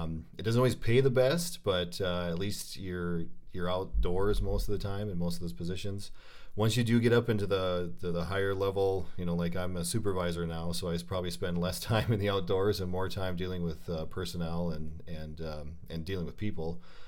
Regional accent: South Dakota, United States; But since I grew up in South Dakota, my first degree was at South Dakota State University in Wildlife and Fisheries Sciences.

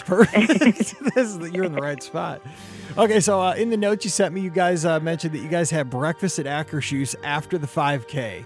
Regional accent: Missouri, United States; you know, I'm from Missouri. We don't get a lot of African artifacts

